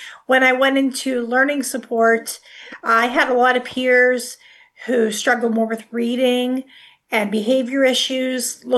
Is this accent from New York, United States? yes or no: no; Butler, Pennsylvania, United States; born there; Well, I was born in Butler, Pennsylvania, as you can see in the backdrop behind there.